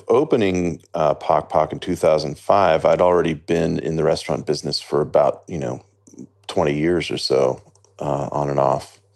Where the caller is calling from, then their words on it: Bangkok, Thailand; I'm calling you from Bangkok, Thailand. I've moved to Thailand permanently after many, many years of traveling back and forth and staying for months at a time. I happen to live in Chiang Mai, but I'm down in Bangkok